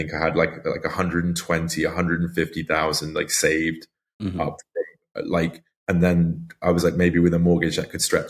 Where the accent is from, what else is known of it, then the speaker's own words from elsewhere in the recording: London, United Kingdom; moved away as an adult; now in Ghent, Belgium; I grew up in London, and I spent most of my 20s back and forth between the US and the UK